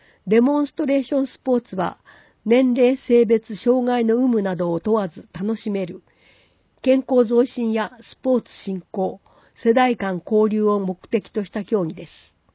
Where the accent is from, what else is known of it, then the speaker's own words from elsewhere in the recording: Hachinohe, Aomori, Japan; 地元八戸での開催となるので、何としても優勝したいと思い、練習に励んでいます。